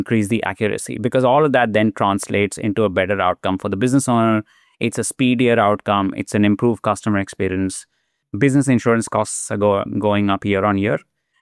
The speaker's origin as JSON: {"language": "English", "country": "India", "tie": "born or raised there", "said": "growing up in India"}